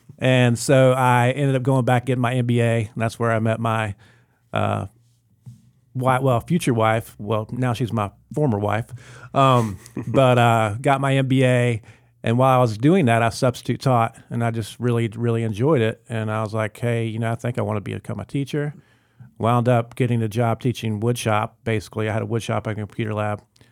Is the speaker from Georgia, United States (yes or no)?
yes; Fayetteville, Georgia, United States; I grew up in Georgia. I was outside of Atlanta in a town called Fayetteville and played in it for a very well-regarded club there.